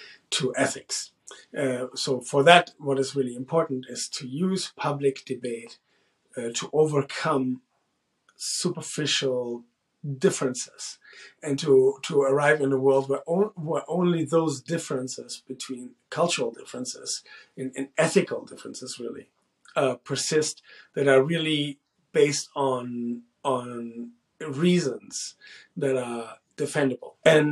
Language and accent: English; Vienna, Austria; moved away as an adult; also born or lived in Germany; now in Los Angeles, United States; I originated from Europe, from the German Austrian area. I was born in Germany, but I spent my teenagehood in Vienna, Austria, from which I then went to Los Angeles when I was 19 years old.